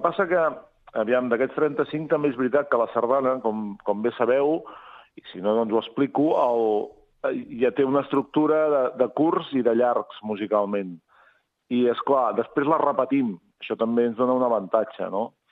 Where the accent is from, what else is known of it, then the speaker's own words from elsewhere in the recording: Sabadell, Catalonia, Spain; jo sóc d'aquí Sabadell